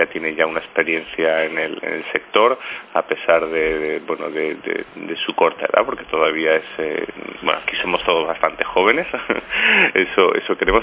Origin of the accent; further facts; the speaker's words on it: Málaga, Andalusia, Spain; now in Mijas, Spain; Antes estábamos en Benalmádena, yo soy malagueño, y en Mijas llevamos ya casi año y medio.